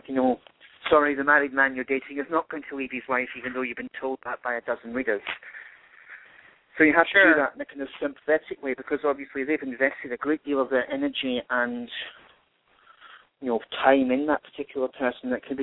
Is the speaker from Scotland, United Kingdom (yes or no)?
yes; Glasgow, Scotland, United Kingdom; Well, I'm very direct and very blunt, and part of that is because I grew up in Glasgow doing readings in pubs and clubs.